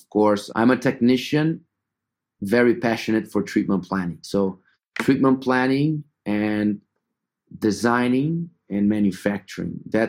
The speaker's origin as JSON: {"language": "English", "country": "Brazil", "tie": "born or raised there", "second_language": "English", "said": "So we grew up in Brazil in a very mixed society, you know, much more than Europe, much more than US."}